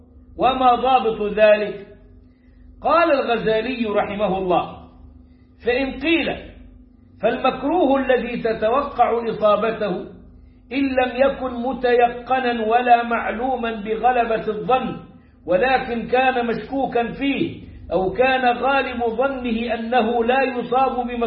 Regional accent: Egypt; عندنا في مصر

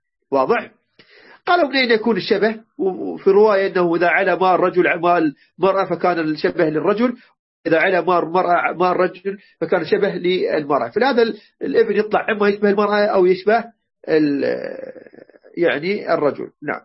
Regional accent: Iraq; عندنا بالعراق

